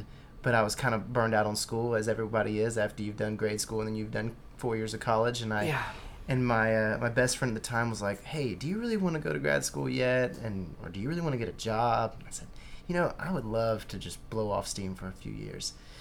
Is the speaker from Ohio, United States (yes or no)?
no; Houston, Texas, United States; now in Austin, United States; I was from Houston, and Austin was the place that we would skip school and high school and come party on the weekend.